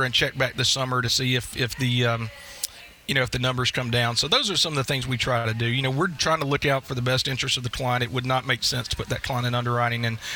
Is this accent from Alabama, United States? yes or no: yes; Pelham, Alabama, United States; You know, I grew up down in Pelham, Alabama.